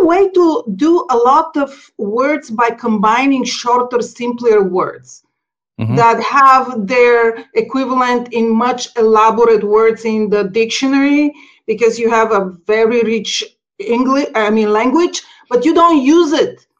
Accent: Bulgaria; first language Bulgarian; English is a second language; also born or lived in United States; now in Austria; So basically, I know Bulgarian, my mother tongue, and then the Spanish is engraved in my brain forever because this is what the first memories are from there.

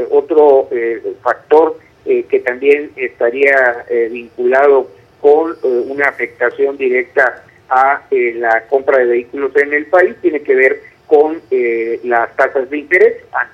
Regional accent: Mexico; pues los primeros que estamos en el ámbito de necesitarlo y de irlo pues somos los propios mexicanos.

